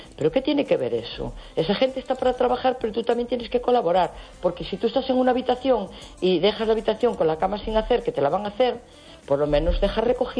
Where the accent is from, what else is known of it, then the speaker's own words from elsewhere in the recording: A Coruña, Galicia, Spain; Me da vergüenza decir que soy de La Coruña, porque viajé toda España y ciudad más sucia que esta no la vi.